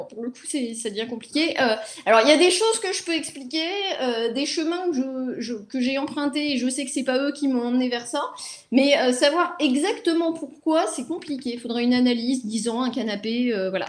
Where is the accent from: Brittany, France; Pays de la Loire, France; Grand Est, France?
Pays de la Loire, France; Le Mans; born there; Mais je ne suis pas née ici, je suis née plutôt au niveau de la mer. Je suis née au Mans, là où on voit des voitures à certaines époques de l'année qui vont très très vite et qui sont fort jolies.